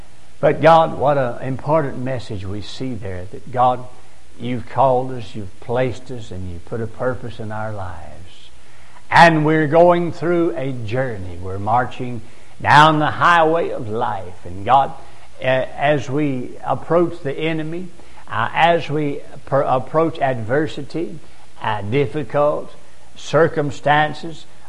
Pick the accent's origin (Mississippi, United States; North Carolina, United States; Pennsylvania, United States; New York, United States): Mississippi, United States; Gulfport; born there; I could have been born in South Africa. I could have been born in Ethiopia, Bangladesh, or Thailand. But I was born in Gulfport, Mississippi.